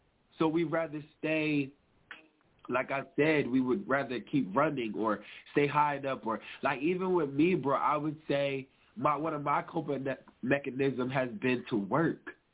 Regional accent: Trenton, New Jersey, United States; because I'm from Trenton. Trenton is a city, you know, and it's the capital of New Jersey, and it's basically the hood.

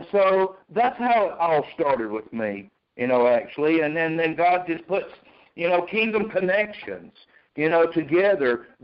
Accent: Alabama, United States; Now, I'm from Alabama.

